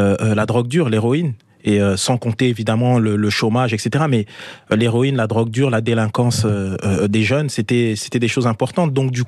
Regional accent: Republic of the Congo; also born or lived in Paris, France; je suis né donc à Paris, dans le 14e arrondissement, et puis on est retourné donc au Congo, le pays d'origine donc de mes parents.

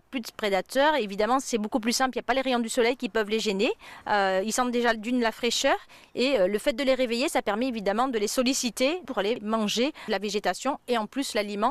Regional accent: Provence-Alpes-Côte d'Azur, France; Alors je suis provençale, donc je vais d'abord parler pour ma Provence.

